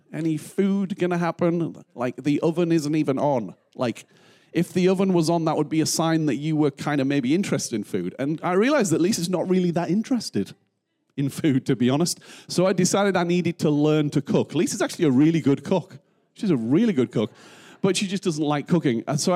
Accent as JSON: {"language": "English", "region": "North East England", "country": "United Kingdom", "said": "I'm from the Northeast, so my mam, as we would say in the Northeast, me mam, would always make my tea."}